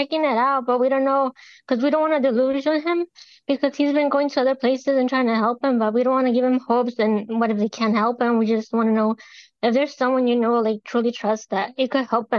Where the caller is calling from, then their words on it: California, United States; Oh, I'm calling from California.